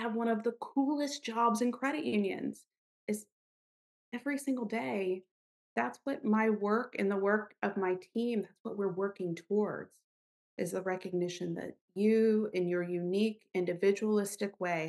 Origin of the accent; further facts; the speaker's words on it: Deep South, United States; But I'm from the Deep South, so I'll use this analogy.